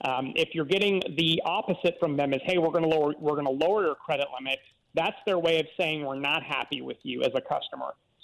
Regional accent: Atlanta, Georgia, United States; I get it. I'm from Atlanta. I get it.

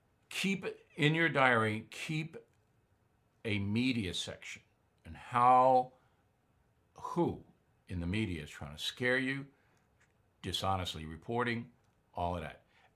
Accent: New York, United States; Now, in my hometown on Long Island, people have been good.

